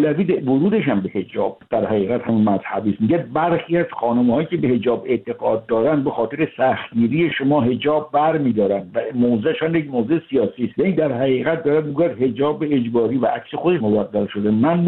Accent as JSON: {"language": "Persian", "country": "Iran", "said": "ما ایرانیم، چه شیعه چه سنی چه بهایی"}